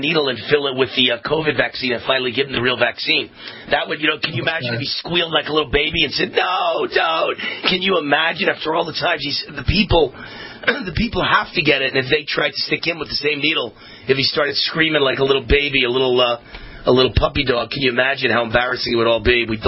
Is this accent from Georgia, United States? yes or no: no; New York, United States; I put it a little differently, but you know, then I'm from New York.